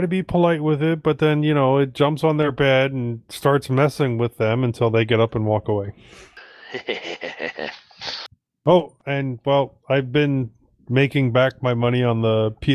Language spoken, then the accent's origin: English; Alaska, United States; born there; Yeah, I was born in Alaska, so I win.